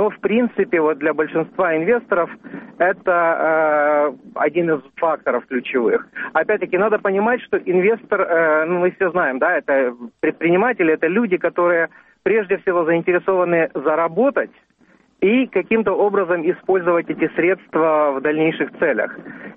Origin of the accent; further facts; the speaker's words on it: Odesa, Odesa Oblast, Ukraine; враховуючи той факт, що я народжений і виріс в Одесі, якщо можна, я російською.